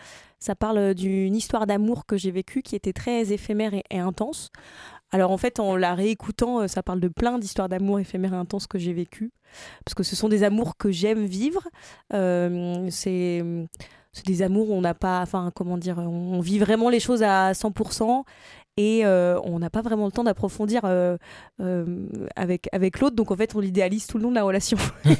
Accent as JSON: {"language": "French", "town": "Le Mans", "region": "Pays de la Loire", "country": "France", "said": "Alors, je viens du Mans, j'ai commencé la musique en 2020 pendant le Covid"}